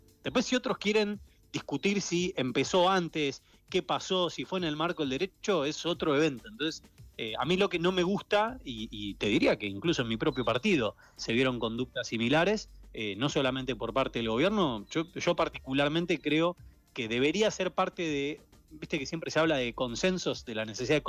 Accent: Pinamar, Buenos Aires Province, Argentina; porque yo soy de Pinamar, y fui a estudiar a la UBA.

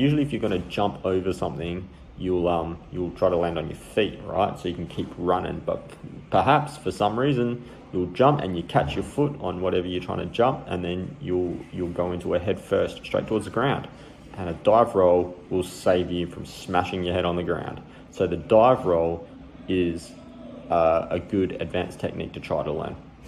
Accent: Perth, Western Australia, Australia; And I'm not from Melbourne. I'm from Perth

